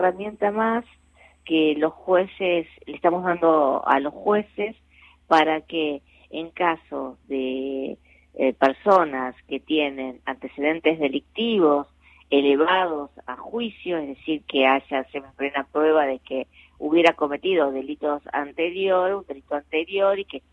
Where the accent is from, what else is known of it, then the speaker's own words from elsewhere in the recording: Buenos Aires, Argentina; hay que señalarlo y hay como porteño, digamos, reclamarlo, ¿no?